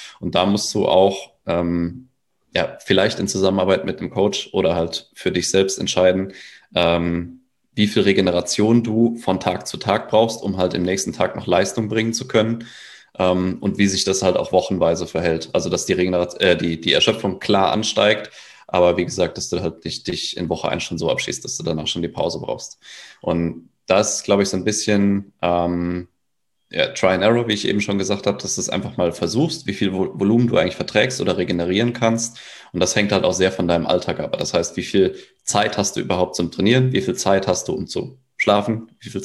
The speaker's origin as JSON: {"language": "German", "town": "Giessen", "region": "Hesse", "country": "Germany", "said": "ich komme aus Gießen, Deutschland."}